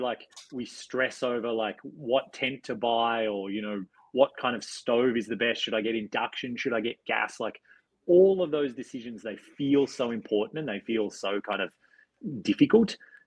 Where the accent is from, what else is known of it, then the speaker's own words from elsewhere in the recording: Australia; I was living in Canada at the time. I'm from Australia a long time ago.